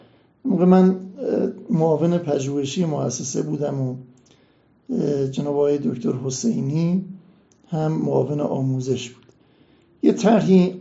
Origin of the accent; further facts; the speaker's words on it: Hamadan, Iran; ما هم همدانی هستیم